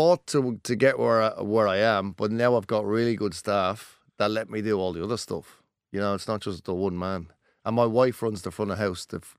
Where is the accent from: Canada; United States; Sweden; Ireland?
Ireland; Dublin, Leinster; accent: Dublin; now in Australia; Apparently, I'm very Aussie when I come here, and apparently I'm very Dublin when I go over there.